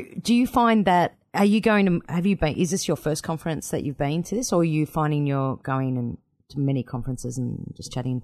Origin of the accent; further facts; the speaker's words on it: Australia; Can I ask something that might embarrass us as Australians?